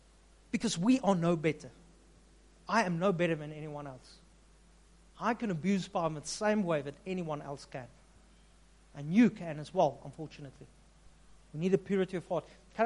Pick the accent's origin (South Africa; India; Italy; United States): South Africa; Upington, Northern Cape; Now, I'm from Upington. Do you know where's Upington? Kalahari Desert. Sand dunes.